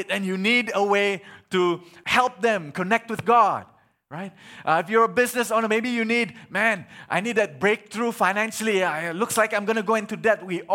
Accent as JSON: {"language": "English", "region": "Sarawak", "country": "Malaysia", "said": "I'm a Kelabit from Sarawak, okay?"}